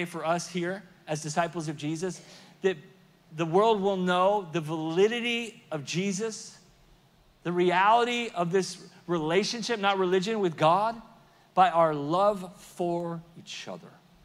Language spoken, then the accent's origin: English; Sweden; English is a second language; now in United States; I was from Sweden, where the only thing that's a big deal is soccer and ice hockey and Swedish fish